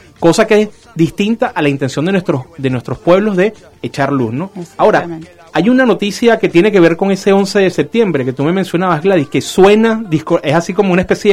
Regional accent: Venezuela; afecta, por lo menos, a mi tierra, a Venezuela, a una cantidad de otros países

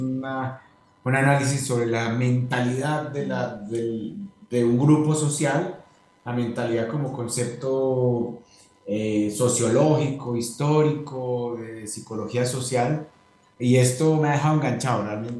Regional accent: Manizales, Caldas, Colombia; en Manizales, en mi tierra, y ahí te permite entender mucho la realidad del país

